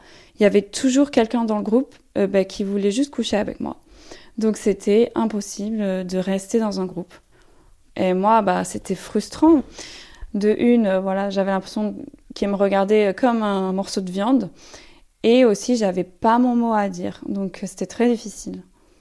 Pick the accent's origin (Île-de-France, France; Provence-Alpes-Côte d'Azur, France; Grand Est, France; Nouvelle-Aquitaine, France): Provence-Alpes-Côte d'Azur, France; Grasse; De Grasse, les Alpes-Maritimes.